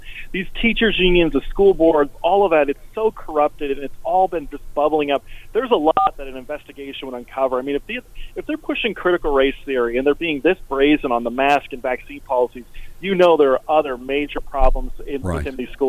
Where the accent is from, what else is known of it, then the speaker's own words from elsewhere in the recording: Illinois, United States; And, you know, I'm from Illinois. I know Chicago.